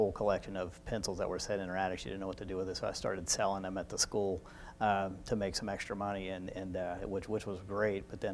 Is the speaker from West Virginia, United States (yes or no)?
yes; Williamson, West Virginia, United States; I grew up in Williamson, West Virginia, where I'm at now. And, you know, growing up in a small town with, you know, core community values